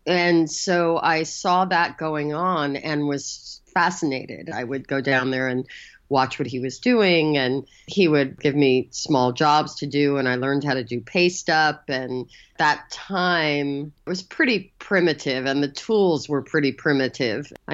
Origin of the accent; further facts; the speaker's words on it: New York, United States; My sister is 10 years older than me, and I grew up in New York.